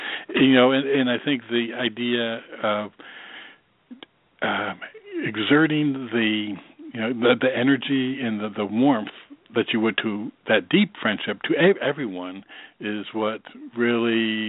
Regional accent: New York, United States; and I'm originally from New York

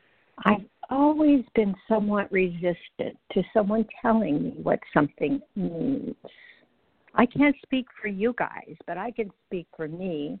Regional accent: Bible Belt, United States; This is probably making some of you get palpitations in your heart because I grew up in the Bible Belt.

